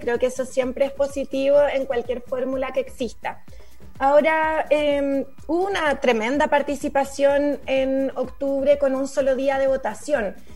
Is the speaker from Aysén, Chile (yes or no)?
no; Santiago, Santiago Metropolitan Region, Chile; sin duda como santiaguina debo decirlo